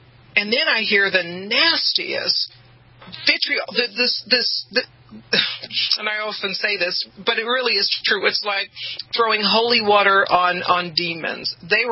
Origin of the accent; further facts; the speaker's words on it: Los Angeles, California, United States; I'm from the hood. For your listeners who don't know my background, I come from South Central L.A.